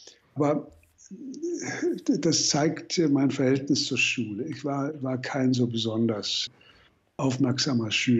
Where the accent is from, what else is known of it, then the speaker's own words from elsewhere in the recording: Berlin, Germany; Meine Kindheit in Berlin war eigentlich auch interessant.